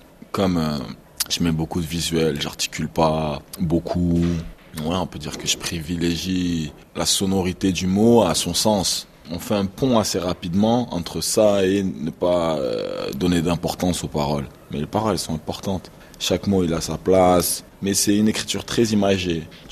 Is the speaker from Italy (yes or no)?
no; Toulouse, Occitanie, France; Je pense que même si je viens de Toulouse, j'ai pas pu m'attacher autant que d'autres personnes à un point précis.